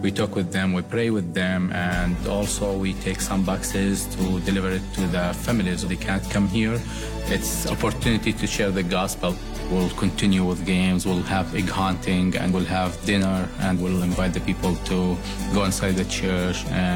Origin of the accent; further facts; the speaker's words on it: Jordan; now in United States; I'm from Jordan. I moved with my family to U.S.